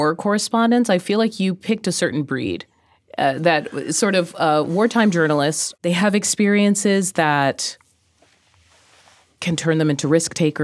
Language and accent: English; United States; For me, as an American, it made for a jarring experience because I'm not used to seeing my country through that lens.